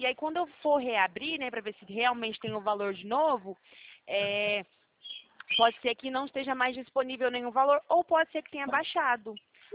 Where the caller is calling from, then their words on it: Presidente Prudente, São Paulo, Brazil; Eu sou aqui de Presidente Prudente